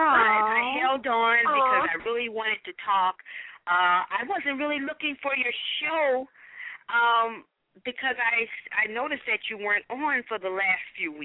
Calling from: Phoenix, Arizona, United States; I'm calling from Phoenix, Arizona.

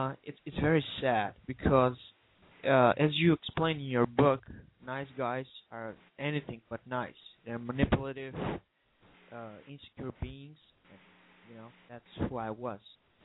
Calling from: North Macedonia; Yeah, I'm calling from Macedonia.

